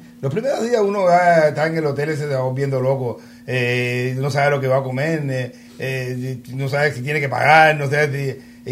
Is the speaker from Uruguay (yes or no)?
no; Cuba; o se le olvida el valor que le damos nosotros como cubano a un viaje.